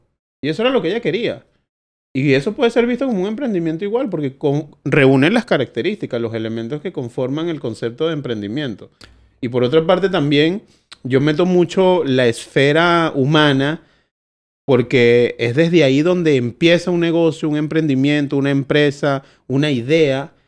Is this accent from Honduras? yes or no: no; Venezuela; para que no conozcan más porque los cuatro somos venezolanos